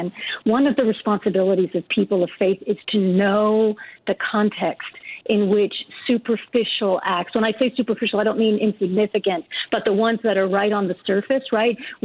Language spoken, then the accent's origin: English; Minneapolis, Minnesota, United States; I'm from Minneapolis and I'm watching what's happening there